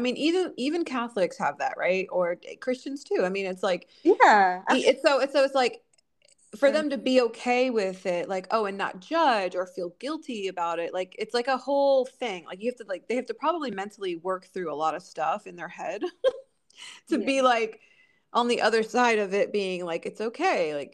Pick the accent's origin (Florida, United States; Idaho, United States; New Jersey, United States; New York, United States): Florida, United States; I mean, it's funny because I come from South Florida.